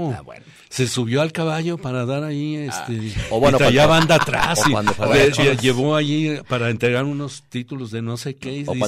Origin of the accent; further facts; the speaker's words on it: Jalisco, Mexico; los chilangos piensan que allá está todo, así también somos los tapatíos